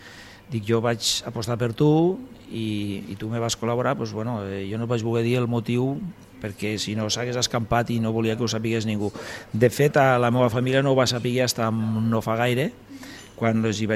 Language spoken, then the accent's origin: Catalan; Catalonia, Spain; com a catalans que som, tenim que guardar les tradicions